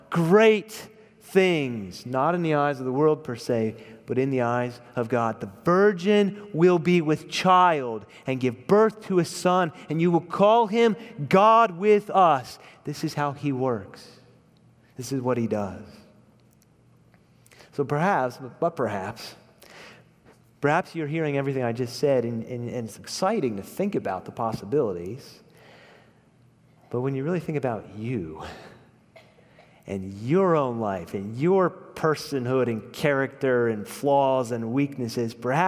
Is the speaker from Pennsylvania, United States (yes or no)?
yes; Pennsylvania, United States; It's like me growing up. You never told people, I'm from Wofford'sburg. I'm from south central Pennsylvania, a little ways north, south of Harrisburg.